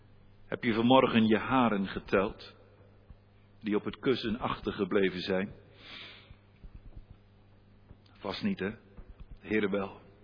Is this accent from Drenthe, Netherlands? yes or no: no; Staphorst, Overijssel, Netherlands; Bij ons in Staphorst hadden ze vroeger klederdracht aan.